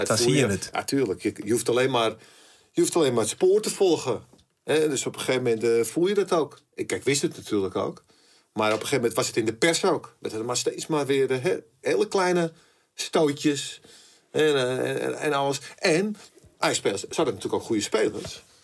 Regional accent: Amsterdam, North Holland, Netherlands; ik kwam er natuurlijk uit Amsterdam.

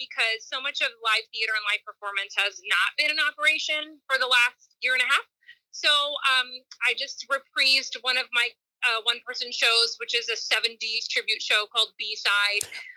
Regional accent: New York City, New York, United States; I'm a New Yorker.

